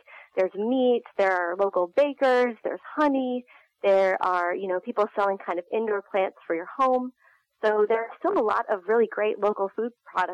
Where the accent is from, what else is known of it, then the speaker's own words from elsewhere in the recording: Arlington, Virginia, United States; now in Muncie, United States; I am originally from Arlington, Virginia, and I moved to Ball State 7 years ago when my husband actually started working for Ball State. So we were kind of Muncie transplants.